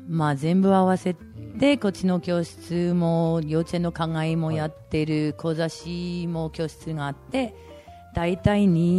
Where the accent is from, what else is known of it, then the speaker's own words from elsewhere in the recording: Canada; Japanese is a second language; now in Aizuwakamatsu, Japan; はい、カナダです。